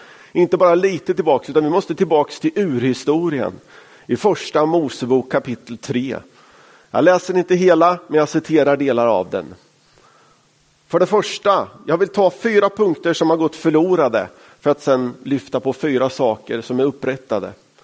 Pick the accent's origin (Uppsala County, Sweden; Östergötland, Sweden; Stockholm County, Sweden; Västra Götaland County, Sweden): Östergötland, Sweden; Sonstorp; Jag kommer från Sonstorp som ligger utanför Finspång. Som ligger utanför Norrköping.